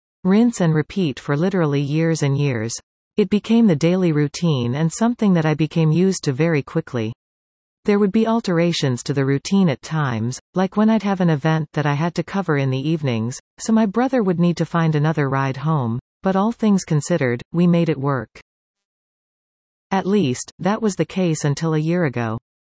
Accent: Conquest, Saskatchewan, Canada; I still lived in my hometown of Conquest.

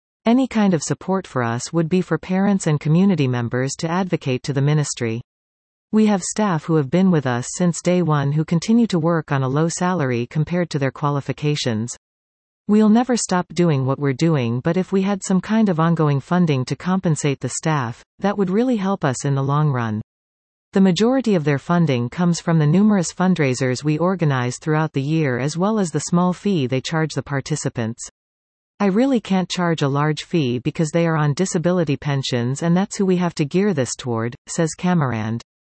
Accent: Timmins, Ontario, Canada; now in North Bay, Canada; We are originally from Timmins, and when my husband got relocated to North Bay due to work, I thought, oh great, it's a bigger city

